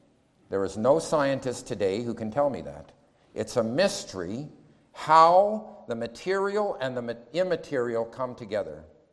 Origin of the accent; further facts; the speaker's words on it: Canada; I was raised in Canada when there was a very strong Greco-Roman heritage.